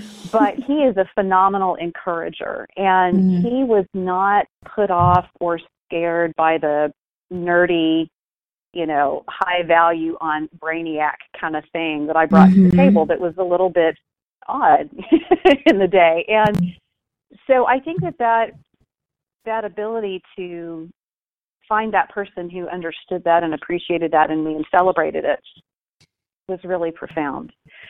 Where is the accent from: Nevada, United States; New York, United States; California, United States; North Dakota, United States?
California, United States; growing up outside of Los Angeles for us was really quite an interesting collision of a very genteel and old culture in the mash of all the new and glittery of being in Southern California.